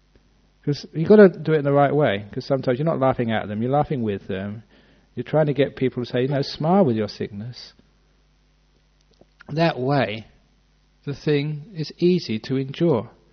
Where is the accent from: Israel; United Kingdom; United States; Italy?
United Kingdom; England; born there; I was born in England.